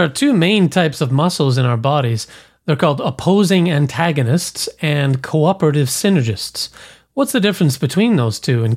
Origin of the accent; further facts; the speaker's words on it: Scotland, United Kingdom; We're both from Scotland, but of course we have different pronunciations of things.